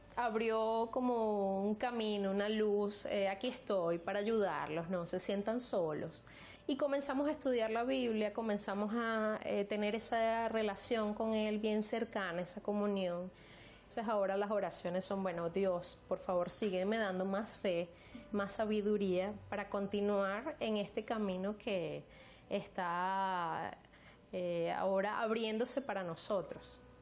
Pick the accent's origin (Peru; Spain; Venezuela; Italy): Venezuela; now in Brazil; nosotros salimos de Venezuela prácticamente con una mano adelante y otra atrás, no teníamos nada. Y ahora aquí en Brasil